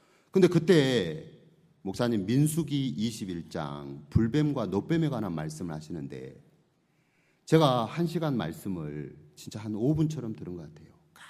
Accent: Gwangju, South Korea; 제 고향이 전라남도 광주예요.

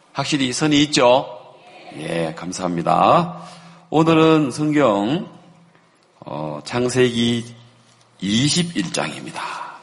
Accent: Busan, South Korea; 저는 부산에서 올라온

